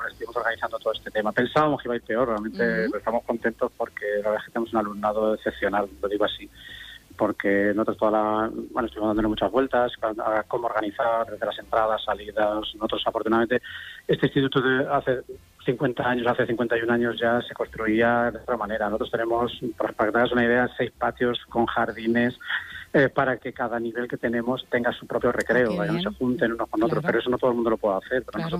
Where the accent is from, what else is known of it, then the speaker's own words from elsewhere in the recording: Quintanar, Castilla-La Mancha, Spain; estudié aquí, yo soy de Quintanar, estudié aquí muchos años.